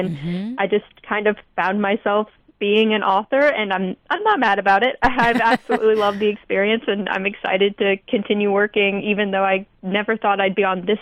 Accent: Owensboro, Kentucky, United States; I am calling in from Owensboro, Kentucky.

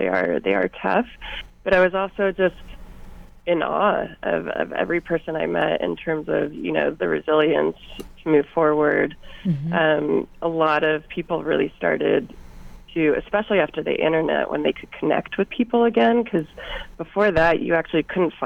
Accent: Phoenix, Arizona, United States; So I grew up in Phoenix, Arizona, and as a teenager, a lot of kids from my high school were sent to these programs

